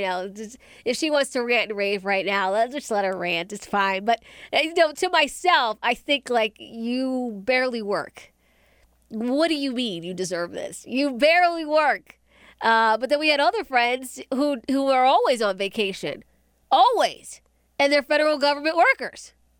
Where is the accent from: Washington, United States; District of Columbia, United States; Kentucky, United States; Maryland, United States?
Maryland, United States; Accokeek; Look, you guys know I grew up in Southern Maryland in Accokeek.